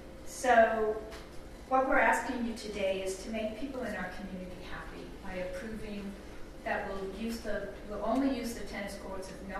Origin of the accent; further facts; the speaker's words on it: Massachusetts, United States; actually, I'm from Massachusetts.